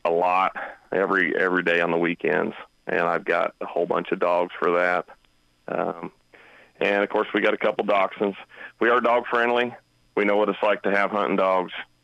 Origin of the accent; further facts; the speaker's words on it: Colby, Kansas, United States; I grew up down in Colby, Kansas, Northwest Kansas.